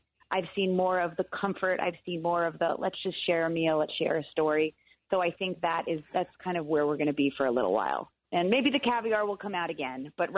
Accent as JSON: {"language": "English", "region": "New York", "country": "United States", "said": "because I'm such a New Yorker, everything bagel seasoning is everyone's favorite."}